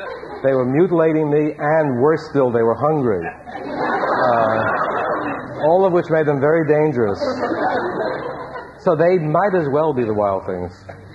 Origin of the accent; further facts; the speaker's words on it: Brooklyn, New York, United States; Well, I was born in Brooklyn and lived there till I was 16, and then I moved to New York